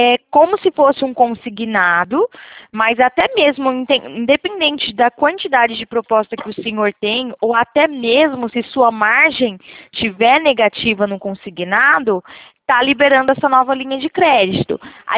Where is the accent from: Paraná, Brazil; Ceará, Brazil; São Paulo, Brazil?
São Paulo, Brazil; sou do interior de São Paulo.